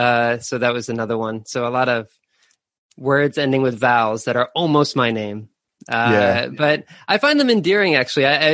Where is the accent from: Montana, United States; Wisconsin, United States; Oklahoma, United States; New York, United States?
New York, United States; moved away as an adult; also born or lived in South Korea; now in Japan; So I'm from the States. I'm from New York originally. I'm from pretty close to the Queens Long Island border. And so I grew up around the New York City area.